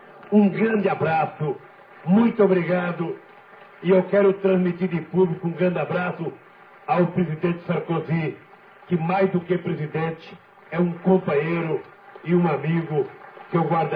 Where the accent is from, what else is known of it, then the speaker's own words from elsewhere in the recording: Garanhuns, Pernambuco, Brazil; ninguém quer ir para Garanhuns, a minha terra natal.